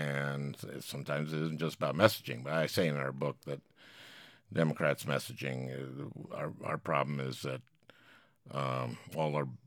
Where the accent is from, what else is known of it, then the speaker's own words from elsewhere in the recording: St. Louis Park, Minnesota, United States; and I was growing up in Minnesota and in St. Louis Park, and I just felt like I could do anything.